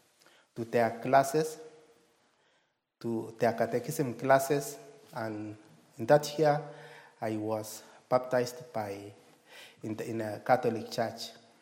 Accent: Kenya; I come from Kenya.

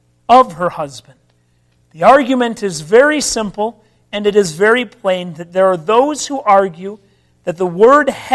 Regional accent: Minnesota, United States; I grew up in Minnesota, and those of you who know your geography know that the mighty Mississippi begins in Minnesota.

